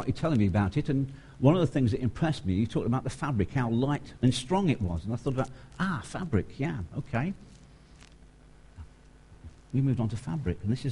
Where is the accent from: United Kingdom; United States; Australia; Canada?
United Kingdom; East Midlands; Well, I'm from the other side. I'm from Lincolnshire.